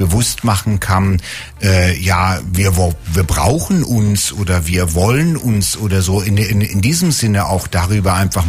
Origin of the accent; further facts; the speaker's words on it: Northern Germany, Germany; Wir Norddeutschen zum Beispiel, ich bin Norddeutscher, ich bin anders als ein Bayer, obwohl ich auch Deutscher bin.